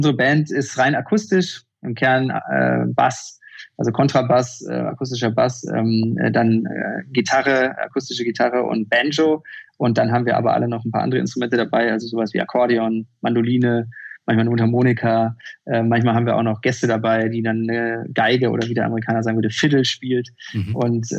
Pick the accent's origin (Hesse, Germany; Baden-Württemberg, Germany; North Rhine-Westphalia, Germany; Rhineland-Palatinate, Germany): North Rhine-Westphalia, Germany; Bochum; Ich bin in Bochum aufgewachsen